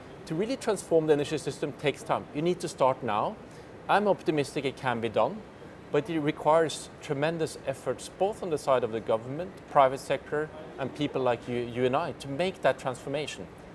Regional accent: Norway; On electromobility, my home country, Norway, is the global leader.

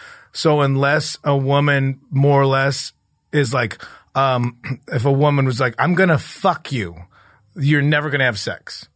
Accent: Addison, Illinois, United States; I'm from a town called Addison, Illinois.

